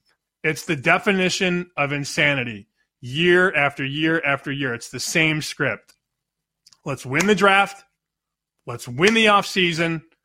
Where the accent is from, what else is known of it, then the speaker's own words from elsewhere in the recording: Chicago, Illinois, United States; I'm from Chicago, as everybody knows